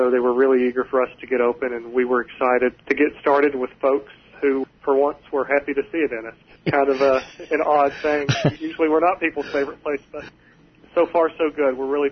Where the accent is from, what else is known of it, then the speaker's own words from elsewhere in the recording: Spruce Pine, North Carolina, United States; I was raised in Spruce Pine out on Grassy Creek, lived there my whole life